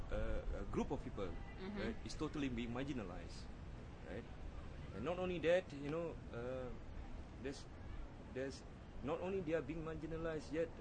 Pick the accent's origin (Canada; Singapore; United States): Singapore; Yeah, I grew up in Singapore, right?